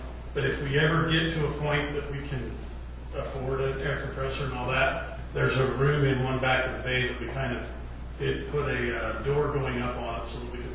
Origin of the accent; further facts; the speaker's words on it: Canaryville, United States; So when I was a kid, I'm born and raised in Canaryville. I've never lived anywhere else.